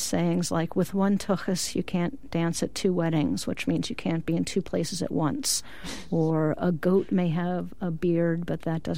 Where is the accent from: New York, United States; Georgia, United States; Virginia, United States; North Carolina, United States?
New York, United States; Long Island; I might as well have been in Israel growing up on Long Island.